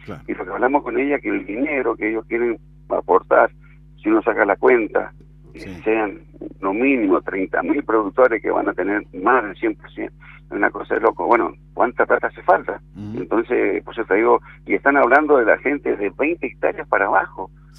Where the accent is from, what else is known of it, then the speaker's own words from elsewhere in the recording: Monte Caseros, Corrientes, Argentina; De acá de San Martín, Monte